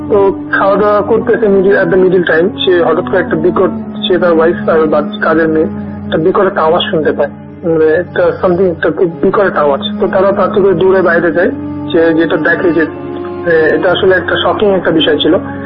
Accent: Dinajpur, Rangpur Division, Bangladesh; আমি Dhaka পলিটেকনিকের final year একজন student. আমার হোমটাউন দিনাজপুরে, দিনাজপুরের একটা উপজেলায়।

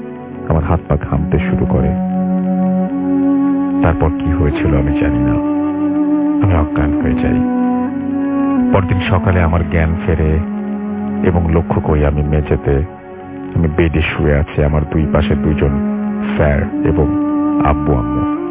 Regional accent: Dinajpur, Rangpur Division, Bangladesh; আমার দেশের বাড়ি দিনাজপুর।

